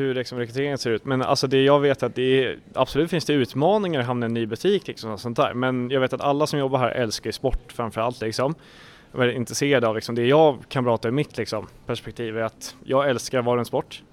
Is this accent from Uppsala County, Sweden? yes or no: no; Tyresö, Stockholm County, Sweden; Vi är nyanställda här och vi är från Tyresö.